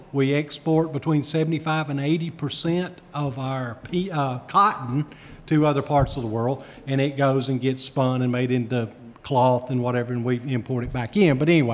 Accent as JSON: {"language": "English", "region": "Alabama", "country": "United States", "tie": "born or raised there", "said": "I grew up in North Alabama, and there were two cotton gins within 3 miles of my house."}